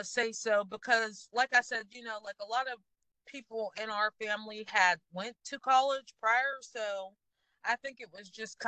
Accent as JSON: {"language": "English", "town": "East Liverpool", "region": "Ohio", "country": "United States", "tie": "born or raised there", "said": "I'm from East Liverpool, Ohio. It's about 40, 45 minutes from Youngstown. So my mom moved from Pennsylvania when I was two, and so I've been in Ohio for my whole life."}